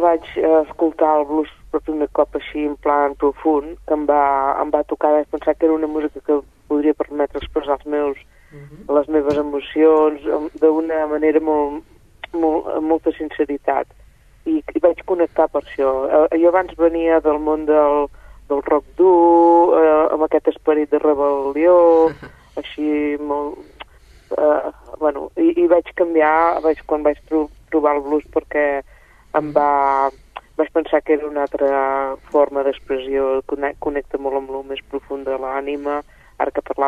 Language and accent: Catalan; Sant Quirze de Besora, Catalonia, Spain; que és el meu poble, Sant Quirze de Besora